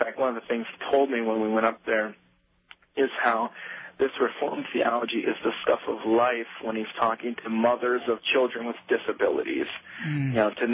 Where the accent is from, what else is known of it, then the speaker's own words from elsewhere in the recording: South Dakota, United States; I'm actually from South Dakota originally, so, you know, pretty similar to Minnesota.